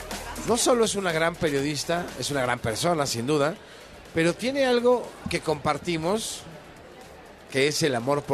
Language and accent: Spanish; Mexico; Somos mexicanos